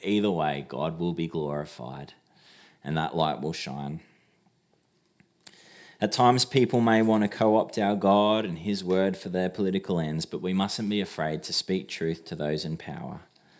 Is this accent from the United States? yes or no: no; Australia; Sure, I'm Australian